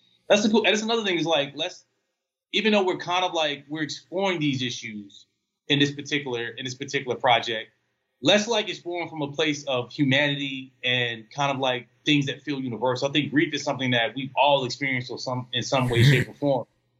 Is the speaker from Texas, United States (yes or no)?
yes; Austin, Texas, United States; now in Los Angeles, United States; I'm from Austin to LA. Like when I moved to LA in 2009, I came from Austin. So Austin is like one of the places in the world that I consider home.